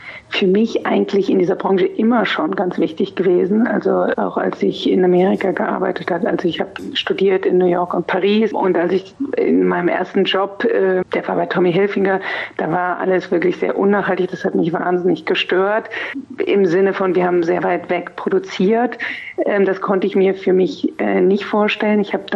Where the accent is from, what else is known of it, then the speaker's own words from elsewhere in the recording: Germany; eine tolle Chance, in meinem Heimatland quasi arbeiten zu können in diesem Bereich